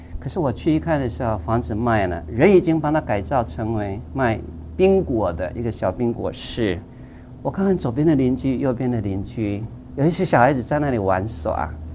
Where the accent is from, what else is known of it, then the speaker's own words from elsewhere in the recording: Guanmiao, Tainan, Taiwan; moved away; 回我故乡台南县关庙乡去走一走。我今年47岁，所以去年46岁多一点。